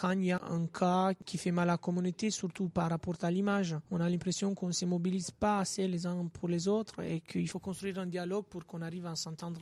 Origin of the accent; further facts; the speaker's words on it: Romania; French is a second language; moved away as an adult; now in France; Moi, personnellement, je suis venu de Roumanie, ça fait 5 ans, et je suis arrivé en France avec un contrat de travail.